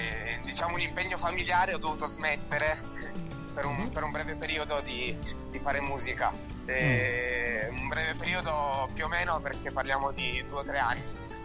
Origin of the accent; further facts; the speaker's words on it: Turin, Piedmont, Italy; io sono di Torino